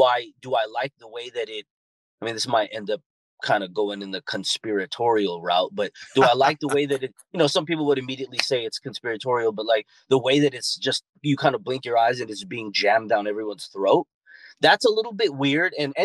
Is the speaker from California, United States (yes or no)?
yes; California, United States; for those that don't know, I'm from Southern California, so it's the mecca of car culture, and I just started off as a street kid